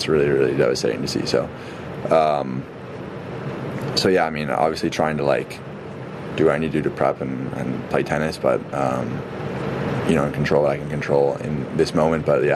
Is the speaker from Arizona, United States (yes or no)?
no; Altadena, California, United States; I mean, I'm from Altadena. My dad had to evacuate our house.